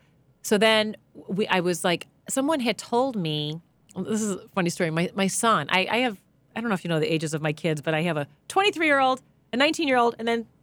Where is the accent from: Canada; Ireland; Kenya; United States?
Ireland; I'm not even Italian. I'm Irish, but I'm like, I just can't.